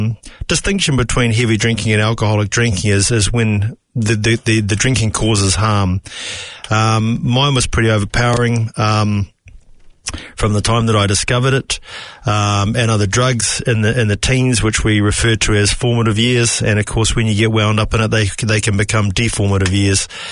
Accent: Beachhaven, Auckland, New Zealand; I grew up on the North Shore in what we these days refer to as a low socioeconomic area. So I grew up in Beachhaven, part of a large family in a state house, or what we call a Kaingaroa house these days.

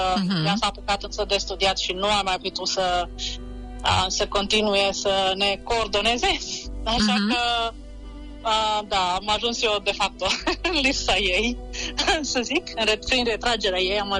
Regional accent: Bacău, Bacău County, Romania; Sunt din Bacău

